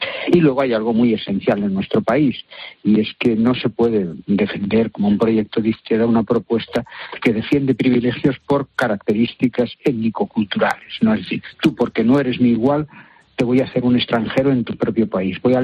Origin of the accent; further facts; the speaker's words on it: Catalonia, Spain; Yo soy catalán